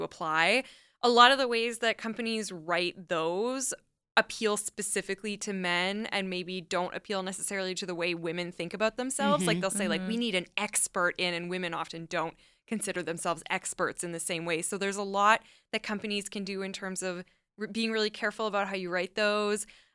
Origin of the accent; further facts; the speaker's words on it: Canada; when I'm from Canada, so I moved to Toronto 10 years ago